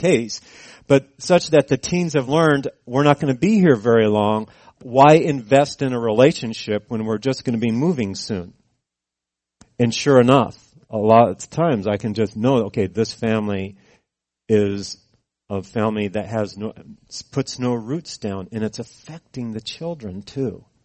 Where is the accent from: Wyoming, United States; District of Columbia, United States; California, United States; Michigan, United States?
California, United States; As a matter of fact, I grew up in California, as most of you know